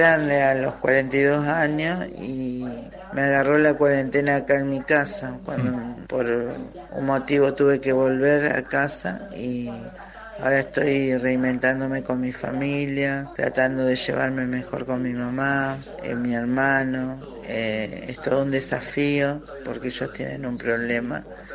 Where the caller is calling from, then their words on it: Santa Fe, Argentina; de Santa Fe.